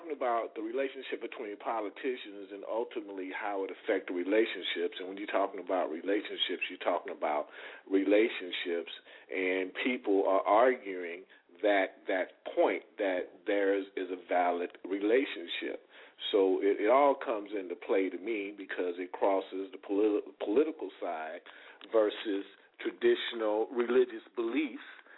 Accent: Bible Belt, United States; I come from originally from the Bible Belt, and I guess I am a big as far as that's concerned to a certain extent.

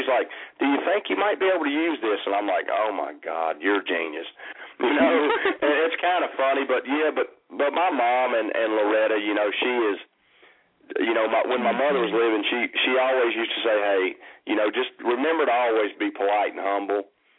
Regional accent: the South, United States; I grew up in the Southlands, you know, playing in a rock and roll band.

